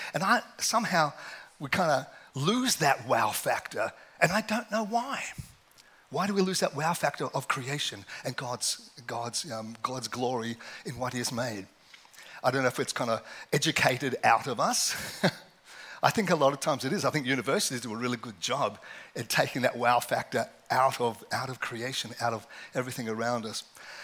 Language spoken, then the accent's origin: English; South Africa; also born or lived in Australia; As a kid, you know, I grew up in South Africa and Australia